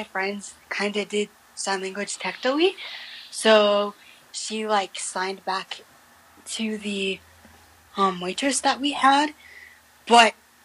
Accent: Midwest, United States; I'm from the Midwest, but I live in California now.

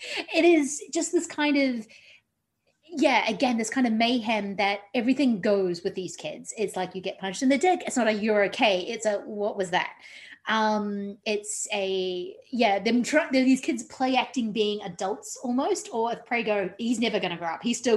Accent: New Zealand; but my excuse is that I grew up in New Zealand and that's what you did.

